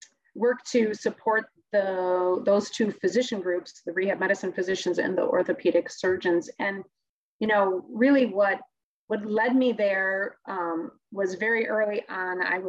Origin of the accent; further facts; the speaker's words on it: Madison, Wisconsin, United States; And really, I was born and raised in Madison.